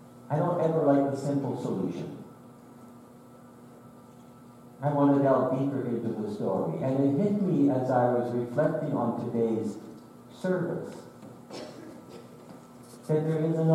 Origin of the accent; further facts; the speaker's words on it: Ontario, Canada; I recall growing up in Eastern Ontario in a rural community where the church was a mile and a half down the road.